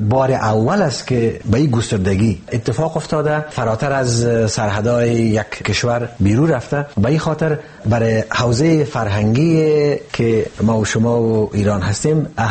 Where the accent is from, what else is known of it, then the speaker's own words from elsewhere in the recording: Afghanistan; ما از کودکی ها با یک تصور در مورد تاجیکستان بزرگ شدیم در افغانستان.